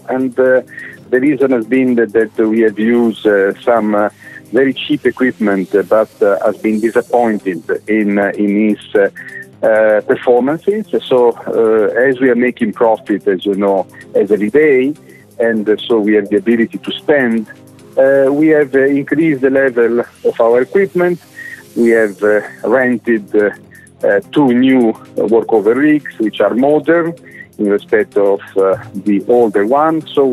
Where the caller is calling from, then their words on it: Azerbaijan; I'm phoning you from Huracán D, our field base of the three fields we have, Murat Candid, Jafali and Zardab in Azerbaijan, in Republic of Azerbaijan.